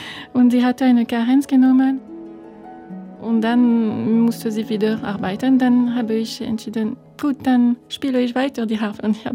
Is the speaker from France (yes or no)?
yes; France; German is a second language; Ich komme aus Frankreich